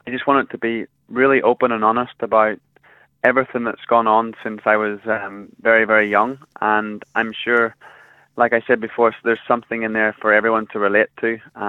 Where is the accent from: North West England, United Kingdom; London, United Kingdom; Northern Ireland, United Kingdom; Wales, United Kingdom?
Northern Ireland, United Kingdom; growing up in Northern Ireland motocrossing with my parents, I'm really proud of it